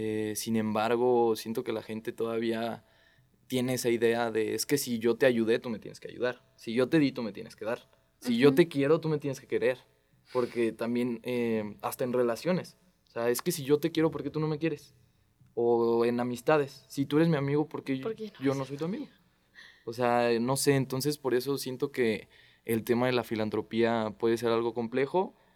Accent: Mexico; Yo soy bien patriota de México, o sea, de verdad amo México

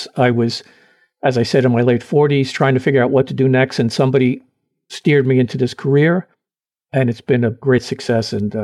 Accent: Brooklyn, New York, United States; Well, I'm as New York as anybody can be. I was born and raised in Brooklyn. I spent my entire educational career in the city of New York.

